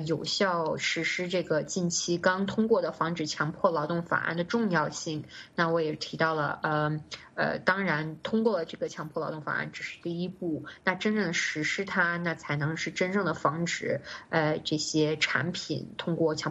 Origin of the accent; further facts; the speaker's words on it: Beijing, China; 我2018年就在北京，我出生长大在北京嘛。